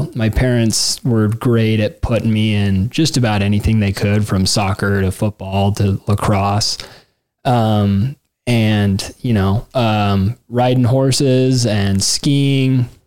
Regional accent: North Ogden, Utah, United States; Well, I grew up here in North Ogden, Utah. My family is all from around here.

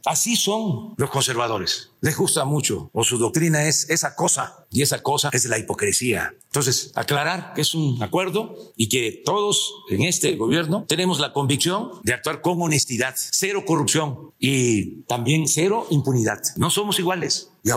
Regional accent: Tepetitán, Tabasco, Mexico; yo vengo de Tepetitán y, como le digo a mis hijos, Tepetitán tiene una gran historia, una gran cultura. Mi pueblo existía desde antes de que llegaran los españoles

